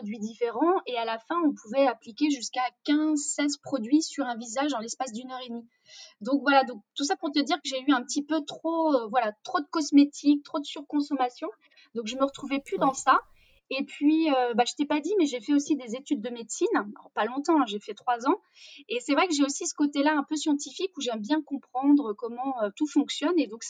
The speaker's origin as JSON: {"language": "French", "region": "Grand Est", "country": "France", "said": "Alors moi je suis champenoise, d'où mon goût pour le champagne, hein. Voilà, donc je viens de la région du Champagne."}